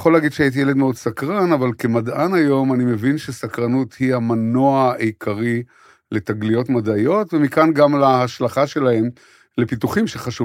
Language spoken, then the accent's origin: Hebrew; Haifa, Haifa District, Israel; גדלתי בחיפה של שנות ה-50, העיר הייתה כמעט ריקה מתושבים על צלע הר הכרמל